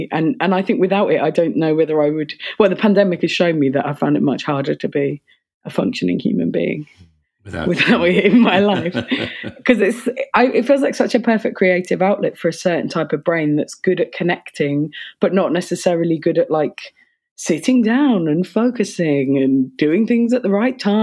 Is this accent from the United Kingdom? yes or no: yes; Orpington, London, United Kingdom; it was funny because I started when I was a teenager and I grew up in Orpington